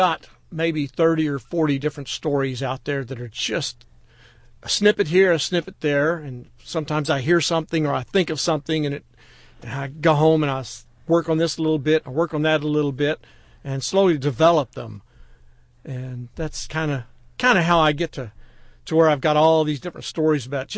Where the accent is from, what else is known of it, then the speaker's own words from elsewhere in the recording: Texas, United States; I am from Texas.